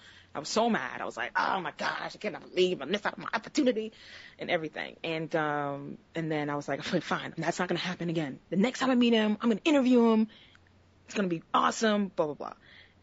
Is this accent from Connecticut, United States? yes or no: no; New York, United States; This is in Florida. I'm from New York. This is in Florida.